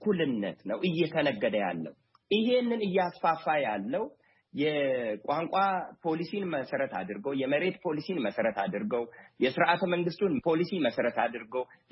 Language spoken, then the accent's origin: Amharic; Oromia, Ethiopia; አርሲ ነው ተወልጄ ያደግኩት።